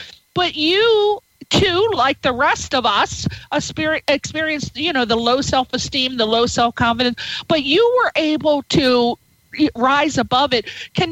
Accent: Connecticut, United States; also born or lived in Maryland; Wow, I went to school in Maryland at Towson State. I'm from Connecticut, but I went to school in Towson State.

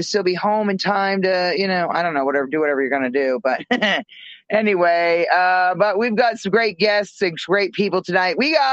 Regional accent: Maine, United States; And of course, I'm from Maine.

